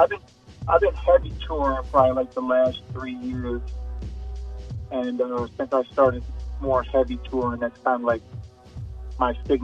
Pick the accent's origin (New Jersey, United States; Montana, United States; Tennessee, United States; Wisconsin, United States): Wisconsin, United States; Milwaukee; I'm from Milwaukee, Wisconsin. Those not familiar, that's pretty much the populated spot of Wisconsin.